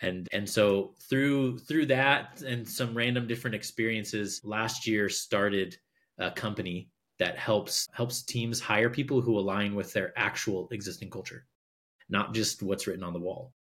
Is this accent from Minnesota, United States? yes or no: yes; Minnesota, United States; also born or lived in Indiana; Yeah. So I grew up in Minnesota in the United States. You know, lived there till right before my senior year of high school, then moved to Indiana, went off to college.